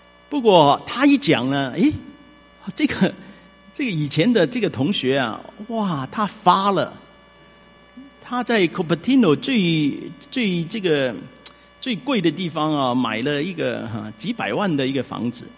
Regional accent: China; 我们中国人这个气哈，这个东西呢是很特别的

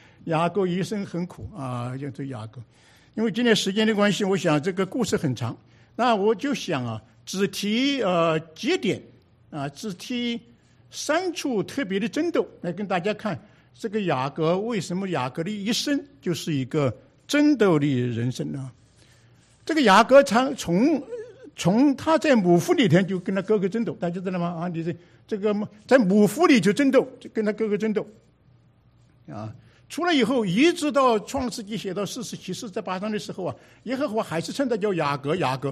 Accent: China; 犹太人算第一但我们中国人也不差

